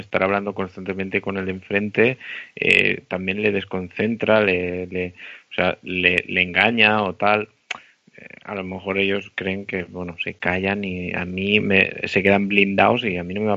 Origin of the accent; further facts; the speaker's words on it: Spain; hasta que no se dan cuenta de que soy español y no, que soy español